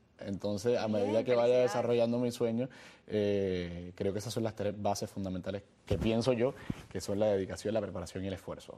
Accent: Puerto Rico; ellos vienen de Venezuela, los 3 actores, yo soy el único puertorriqueño.

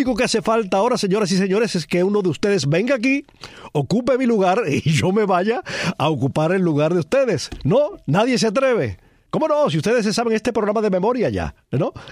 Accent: Palma Soriano, Santiago de Cuba, Cuba; Ambos nacimos, o yo nací en Santiago, aunque viví toda mi vida en Palma.

